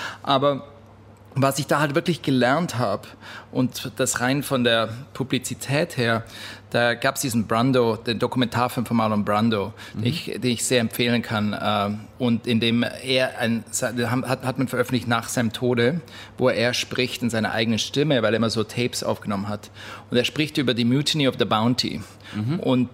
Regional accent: Davos, Graubünden, Switzerland; Ja, ich bin dann in der Schweiz aufgewachsen, in Davos

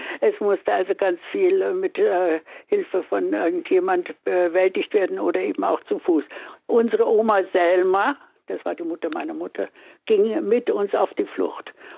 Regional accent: Lower Silesian Voivodeship, Poland; born there; Ja, ich bin 1939 in Schlesien geboren und hatte 2 kleinere Schwestern. Wir wohnten in Beersdorf im Kreis Waldenburg. Das ist gar nicht allzu weit weg von der Grenze zum damaligen Sudetenland bzw. Tschechoslowakei.

